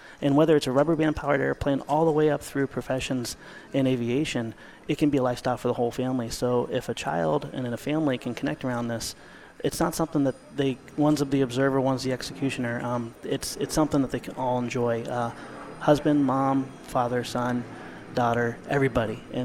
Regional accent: Ohio, United States; I grew up in Ohio on a little tiny airport.

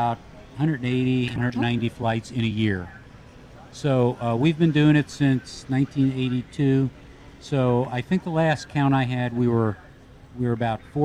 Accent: Beavercreek, Ohio, United States; We're from Beaver Creek, Ohio, just outside of Dayton.

